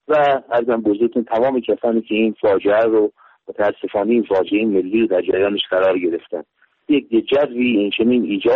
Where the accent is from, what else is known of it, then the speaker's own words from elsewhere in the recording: Iran; از جمله در وطنم ایران